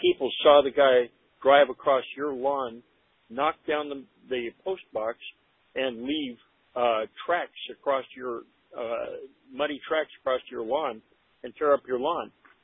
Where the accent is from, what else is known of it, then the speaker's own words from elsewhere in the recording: Bronx, New York, United States; I'm from the Bronx. And at the same time, after I got out of the Air Force in the 70s